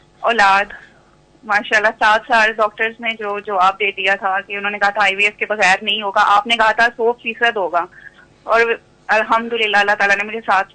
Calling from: Dubai, United Arab Emirates; میں دبئی سے بات کر رہی ہوں.

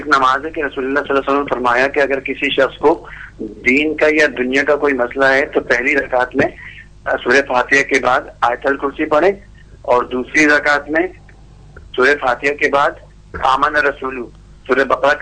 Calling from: Oman; میں عمان سے بات کر رہا ہوں.

